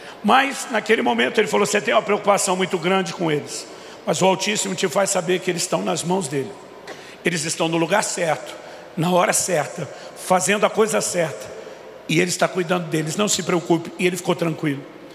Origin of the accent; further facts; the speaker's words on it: Campinas, São Paulo, Brazil; now in Curitiba, Brazil; Estava mudando de Campinas, São Paulo, onde me criei, para Curitiba, aonde moro hoje.